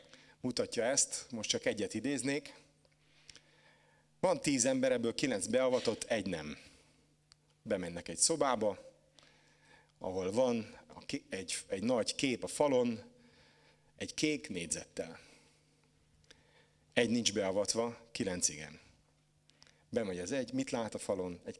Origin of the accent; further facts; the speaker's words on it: Hungary; Én is magyar ember vagyok. Összeesküvés elméletekben nagyon jók vagyunk.